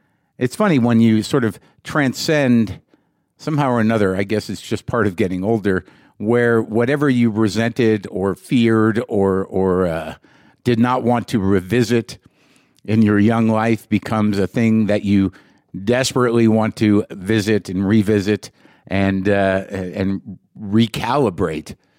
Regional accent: Albuquerque, New Mexico, United States; I grew up here in Albuquerque, New Mexico.

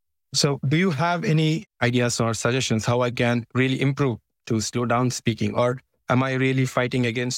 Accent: India; English is a second language; now in Germany; basically from India.

